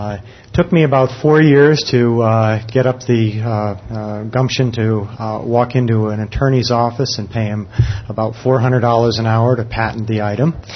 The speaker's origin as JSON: {"language": "English", "region": "Connecticut", "country": "United States", "said": "I'm a pharmacist from Connecticut"}